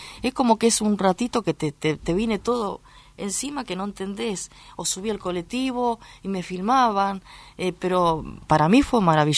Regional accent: Valentín Alsina, Buenos Aires Province, Argentina; Y encima un tango, soy de Valentín Alsina

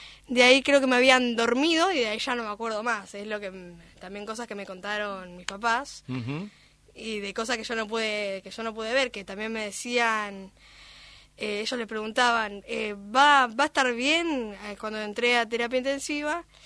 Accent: Argentina; Primero me estoy enfocando a estar acá en mi país, Argentina.

